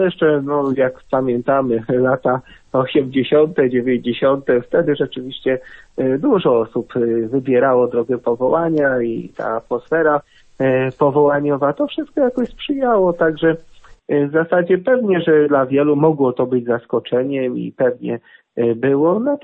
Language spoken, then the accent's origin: Polish; Boleszczyn, Greater Poland Voivodeship, Poland; w moich rodzinnych stronach, bo to jest też diecezja włocławska, parafia Boleszczyn, to niedaleko Turku